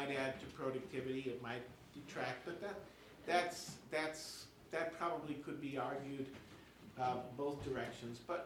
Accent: United States; You know, I found that my pride as an American was a bit taken aback by that.

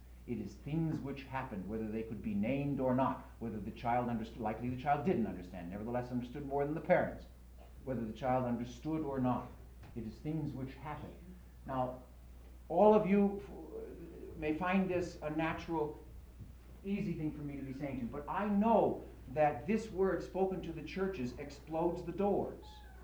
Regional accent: the South, United States; Notice that I say it like, Jesus. That's because I come from the South.

